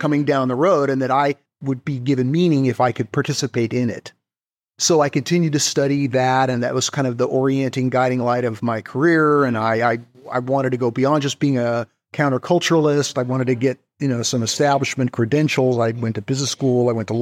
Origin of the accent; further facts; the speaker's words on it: Los Angeles, California, United States; But I was born in 1960, and as a, you know, adolescent growing up in Los Angeles, I felt like I had been missing out on a renaissance.